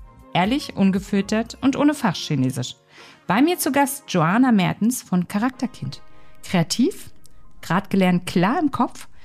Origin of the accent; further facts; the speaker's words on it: Berlin, Germany; Jetzt bin ich ja Berliner Schnauze und hier auch im Ruhrgebiet verankert.